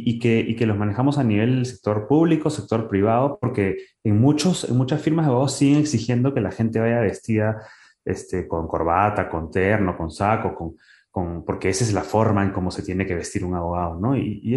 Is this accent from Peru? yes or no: yes; Peru; al menos en mi país, en Perú